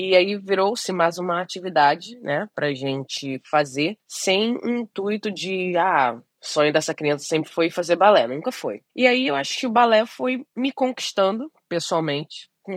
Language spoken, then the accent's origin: Portuguese; Rio de Janeiro, Brazil; Então, eu sou do Rio de Janeiro, de Benfica, da Zona Norte do Rio.